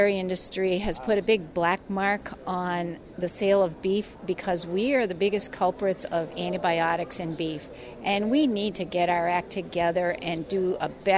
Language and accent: English; New York, United States; I'm from Central New York, and I'm a dairy farmer.